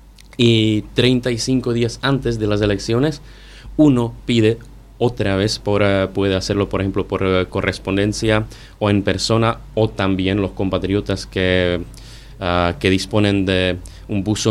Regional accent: Ostrava, Moravian-Silesian Region, Czechia; Spanish is a second language; now in Japan; cuando vuelva a República Checa, a Ostrava, de donde soy

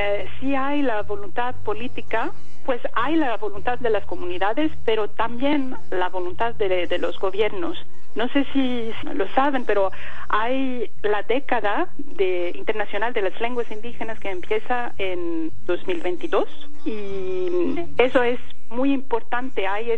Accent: Greece; Yo soy griega y entonces empecé mi trabajo con lenguas de Grecia

